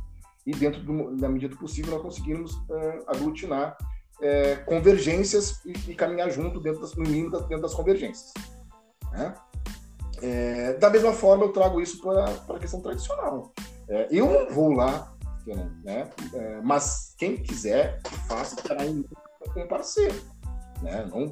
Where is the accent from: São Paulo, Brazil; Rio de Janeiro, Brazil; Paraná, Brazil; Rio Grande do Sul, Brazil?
Rio Grande do Sul, Brazil; Pelotas; Eu sou um homem negro que nasci em 1973, tenho 48 anos, sou da cidade de Pelotas.